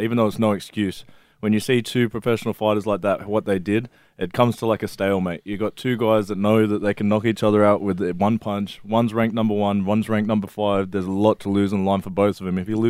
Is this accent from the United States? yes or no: no; Cranbrook, New South Wales, Australia; also born or lived in Kingswood; We were in Cranbrook and Kingswood.